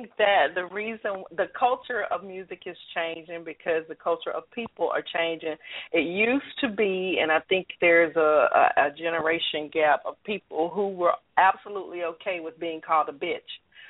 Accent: Forest, Louisiana, United States; I'm from Forest, Louisiana. I'm from the Gulf Coast.

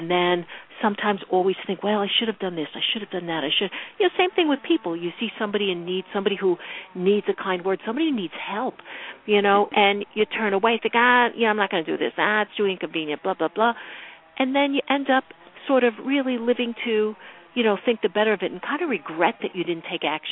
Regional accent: New York City, New York, United States; even though I didn't grow up in rural Wisconsin, you know, I grew up in New York City

